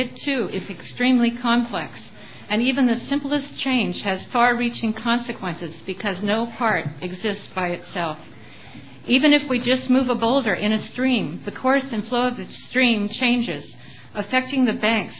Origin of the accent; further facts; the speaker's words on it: Los Osos, California, United States; I'm from Los Osos.